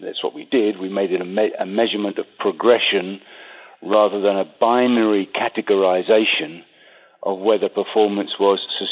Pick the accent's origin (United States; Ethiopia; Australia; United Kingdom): United Kingdom; England; Well, I'm English.